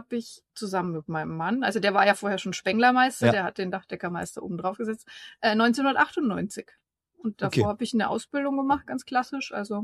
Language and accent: German; Bavaria, Germany; now in Ingolstadt, Germany; bin 49 Jahre alt und führe zusammen mit meinem Mann … die Dachdeckerei Spindler. Ich bin ursprünglich aus Franken und dann der Liebe wegen nach Ingolstadt gezogen.